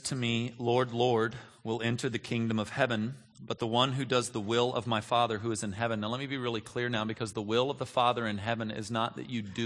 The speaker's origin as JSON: {"language": "English", "region": "California", "country": "United States", "tie": "born or raised there", "said": "I grew up in the Bay Area, and so I am not a Cowboys fan."}